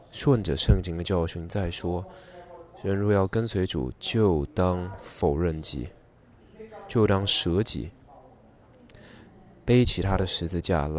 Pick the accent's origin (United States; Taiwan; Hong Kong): United States; Chicago, Illinois; 知道我在芝加哥长大的，芝加哥是一个非常腐败的地方。